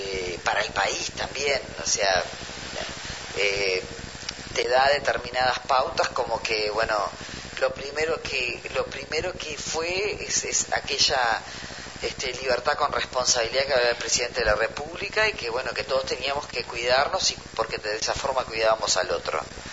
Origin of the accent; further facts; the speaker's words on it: Paysandú, Uruguay; Sí, oriunda de Paysandú.